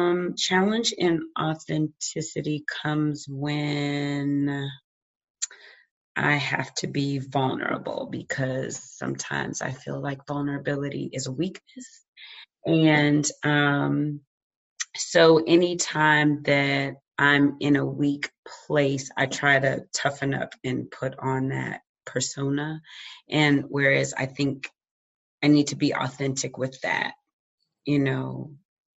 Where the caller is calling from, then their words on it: Youngstown, Ohio, United States; I'm coming from Youngstown, Ohio.